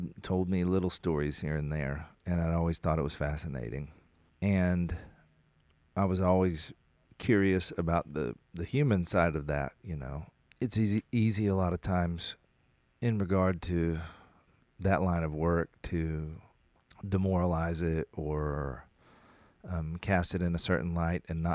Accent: Oklahoma, United States; I mean, I raised kids and I was raised in Oklahoma. So I've, you know, played football and eaten apple pie

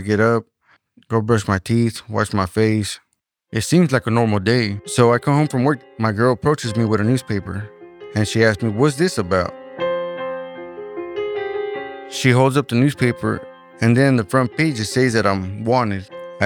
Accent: Winton, California, United States; moved away; also born or lived in Merced; I was born in Merced, raised in Winton. Winton's a little town, it's a bunch of woods, like almond fields, peach fields, sweet potato fields.

